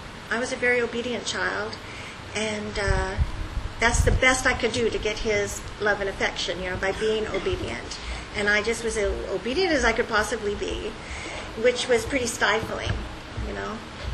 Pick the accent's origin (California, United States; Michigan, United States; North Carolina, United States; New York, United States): California, United States; Los Angeles; born there; So by the time I was born in Los Angeles